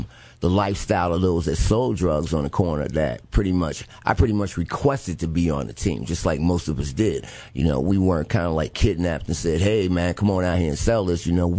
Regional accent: Newark, New Jersey, United States; also born or lived in Virginia; But I was actually born here in Virginia, but I grew up in Newark, New Jersey.

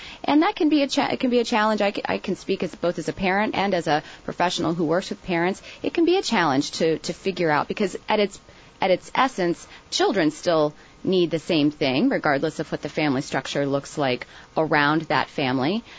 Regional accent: Ohio, United States; We grew up in Ohio, and all of my distant families from Kentucky, with very strong roots in eastern Kentucky.

